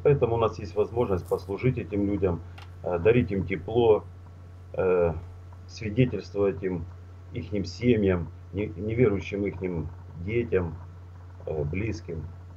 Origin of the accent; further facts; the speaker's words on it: Ilovaisk, Donetsk Oblast, Ukraine; В данный момент я нахожусь сейчас в Иловайске, в родном городе. На каникулах мы приехали с семьей сюда, в Иловайск.